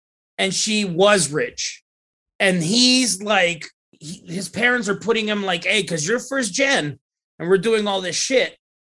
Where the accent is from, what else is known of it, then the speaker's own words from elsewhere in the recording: Laredo, Texas, United States; a kid from fucking the south of Texas was doing that because I'm from Laredo.